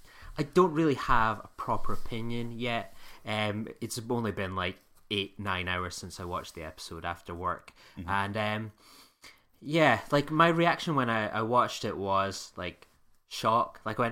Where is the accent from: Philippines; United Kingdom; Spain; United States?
United Kingdom; Edinburgh, Scotland; I can't give you what sounds like a more typical Scottish accent than my one, even though I'm from Edinburgh.